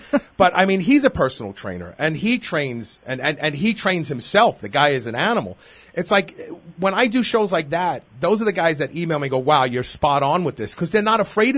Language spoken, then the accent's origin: English; Pikeville, Kentucky, United States; People say, where are you from? I go, Pikeville.